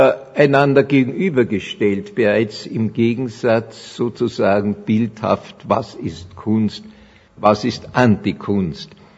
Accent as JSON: {"language": "German", "region": "Vienna", "country": "Austria", "said": "Als Wiener freue ich mich, dass das auch vor dem Wiener Konzerthaus steht, dieser Satz."}